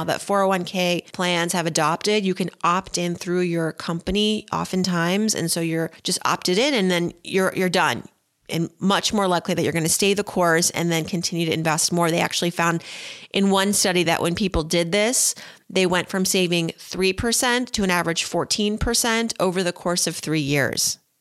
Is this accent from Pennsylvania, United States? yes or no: yes; Philadelphia, Pennsylvania, United States; But, you know, I'm partially from Philadelphia, so got to root for the Eagles.